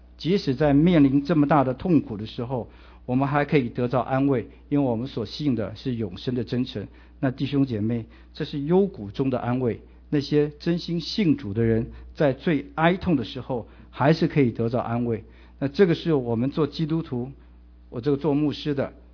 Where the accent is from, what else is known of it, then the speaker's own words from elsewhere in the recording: China; 我们中国人有句话说啊，哀莫大于心死